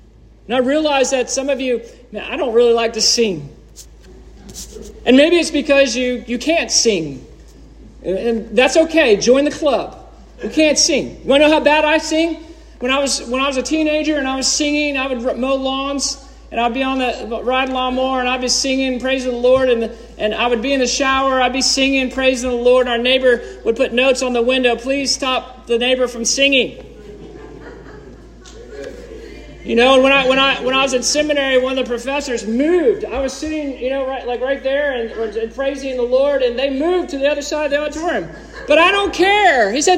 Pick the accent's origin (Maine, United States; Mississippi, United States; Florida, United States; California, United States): Florida, United States; I realize I don't have correct pronunciation because I'm from Citrus County